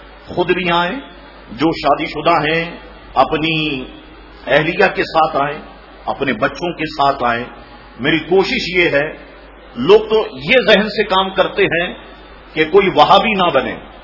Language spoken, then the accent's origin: Urdu; Karachi, Sindh, Pakistan; ہمارا شہر کراچی وہ واحد شہر ہے